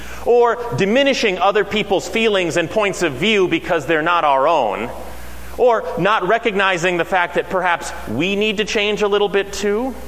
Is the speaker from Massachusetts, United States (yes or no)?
no; Nashville, Tennessee, United States; this idea of family and brothers and sisters was a lot easier for me to understand growing up in Nashville, Tennessee, where people called each other things like Brother Fred and Sister Debbie at church.